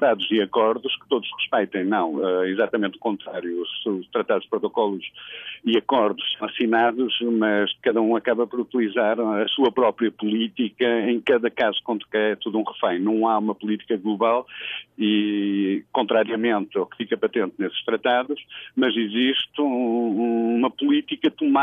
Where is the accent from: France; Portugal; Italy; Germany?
Portugal; eu sou português